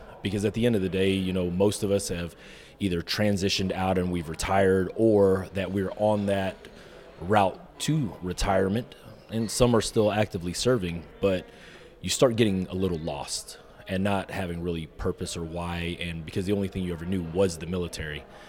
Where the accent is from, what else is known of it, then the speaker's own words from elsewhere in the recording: Bossier City, Louisiana, United States; So I'm originally from Bossier City, Louisiana. Most people, I just tell, it's from Shreveport because that's where everybody knows it's at.